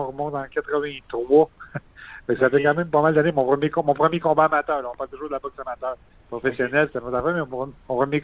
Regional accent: Montreal, Quebec, Canada; Par la suite, on a déménagé de Montréal, la famille et moi, fait que là, j'étais loin des gymnases. Je suis revenu à Montréal vers l'âge de 15 ans

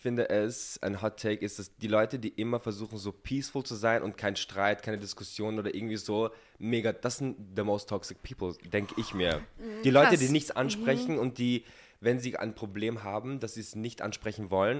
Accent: Vienna, Austria; ich bin 21 Jahre alt, ich komme ursprünglich aus Wien

